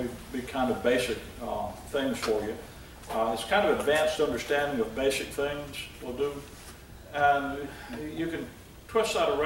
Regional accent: Mobile, Alabama, United States; My family, we're from Mobile over in Alabama, and we're down here for the holidays

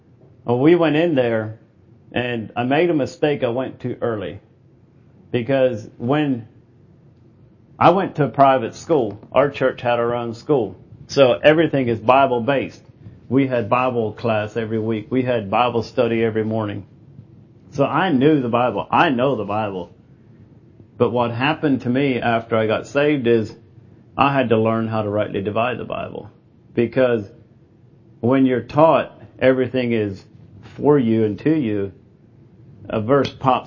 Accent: Martinsburg, Pennsylvania, United States; born there; now in Kentucky, United States; I live in Kentucky now, but I was born in Martinsburg, Pennsylvania, to a Old Order Mennonite family.

